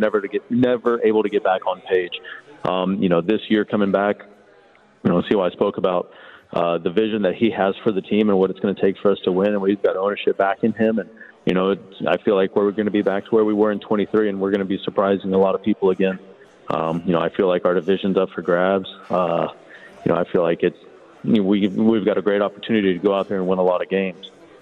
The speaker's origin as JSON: {"language": "English", "town": "Alvin", "region": "Texas", "country": "United States", "tie": "born or raised there", "said": "So growing up in Alvin, I had fallen off a horse when I was 9 years old"}